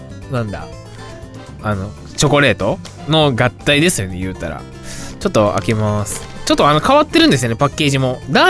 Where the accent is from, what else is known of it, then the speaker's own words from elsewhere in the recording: Kansai, Japan; 僕、関西出身なんですけど